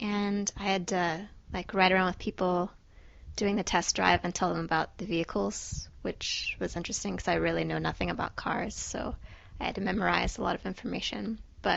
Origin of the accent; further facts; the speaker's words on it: North Carolina, United States; I'm from North Carolina in the States, and there you're legally able to work at the age of 14.